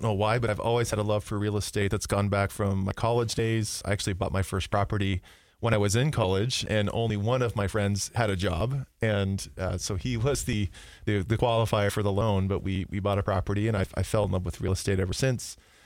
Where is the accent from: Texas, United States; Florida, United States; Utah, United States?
Utah, United States; Provo; So when we were kids growing up in Provo and different areas, a lot of the homes were different.